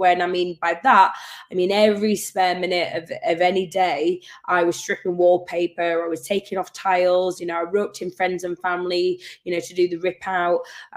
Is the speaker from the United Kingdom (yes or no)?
yes; Yorkshire and the Humber, United Kingdom; growing up in Yorkshire and being here.